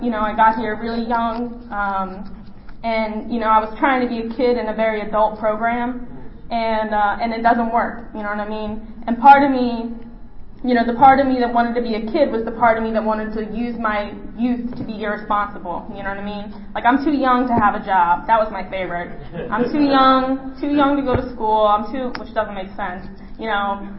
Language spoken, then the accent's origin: English; Annapolis, Maryland, United States; I'm from the Annapolis area, and in my area, the meetings that I go to, there aren't a ton of women with clean time.